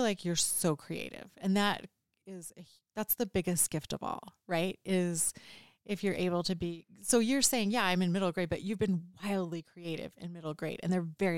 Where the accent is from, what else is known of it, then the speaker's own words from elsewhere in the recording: Cedar City, Utah, United States; growing up, I grew up in Cedar City, which is not by like it has a Shakespeare festival. We have a college. It's not sad. It's not sad in Cedar City